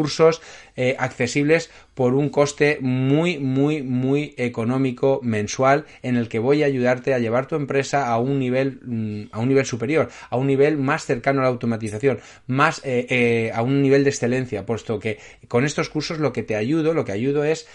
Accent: Spain; yo en España, que soy de España

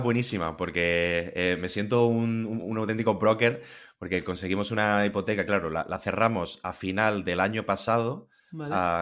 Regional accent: El Ejido, Andalusia, Spain; Soy de Elegido, Almería.

